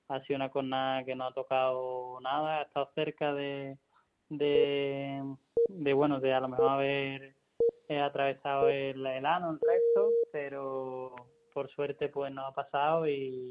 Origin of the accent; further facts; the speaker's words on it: Cenicientos, Community of Madrid, Spain; bueno de todo lo que ha pasado en Cenicientos, para mí era importante también, pues era una corrida de mi tierra.